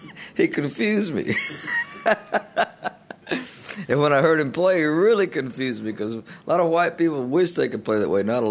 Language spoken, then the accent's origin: English; Philadelphia, Mississippi, United States; I was raised down in Mississippi where there were a lot of black players, street players, around Philadelphia at this place called the Busy Bee Cafe.